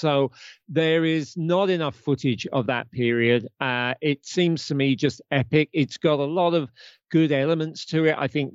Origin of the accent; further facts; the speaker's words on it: United Kingdom; Because as you know, I'm a Brit and the book ends in 77 when I was 13.